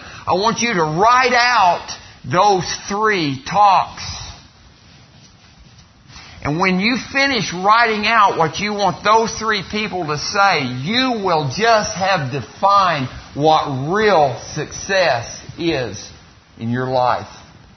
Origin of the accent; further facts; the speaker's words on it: Artesia, New Mexico, United States; And I'm from Artesia, New Mexico.